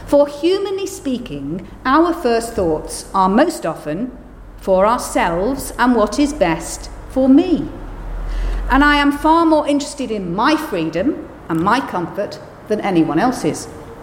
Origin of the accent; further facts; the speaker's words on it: United Kingdom; In my home country of the UK